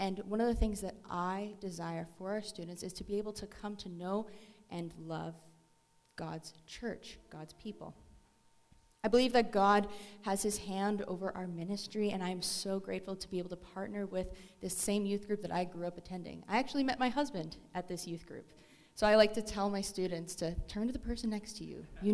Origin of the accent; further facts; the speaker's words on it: Edmonton, Alberta, Canada; I come from Edmonton.